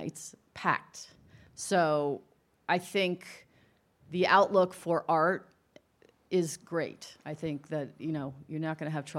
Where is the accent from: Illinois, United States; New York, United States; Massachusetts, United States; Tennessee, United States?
New York, United States; I'm from the New York area. I'm a big supporter of ABT.